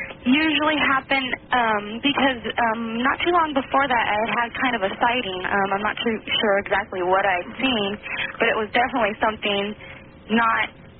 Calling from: Portland, Oregon, United States; Portland, Oregon.

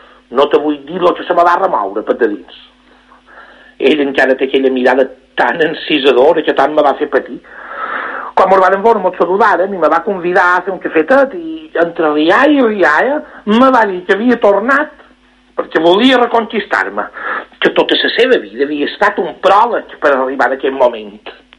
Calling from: S'Alqueria Blanca, Balearic Islands, Spain; Jo som una Capricornio de Salqueria Blanca. Tinc 50 anys

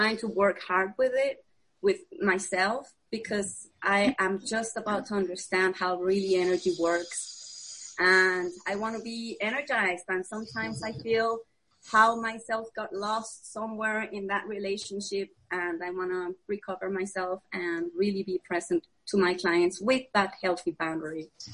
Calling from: Mexico; English is a second language; I am from Mexico.

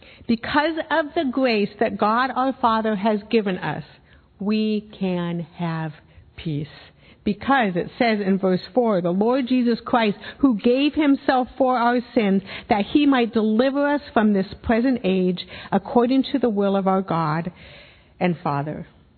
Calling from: Colorado, United States; But I come to you from Colorado.

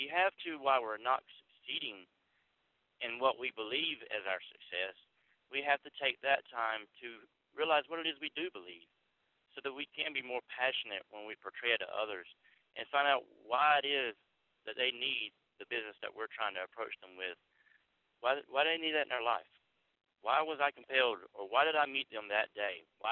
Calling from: Pennsylvania, United States; I'm actually calling from Pennsylvania today, and it's beautiful here.

